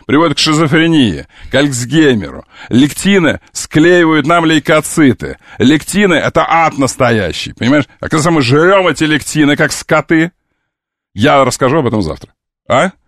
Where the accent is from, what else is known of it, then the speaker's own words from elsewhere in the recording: Ukraine; Мне точно можно, я украинец.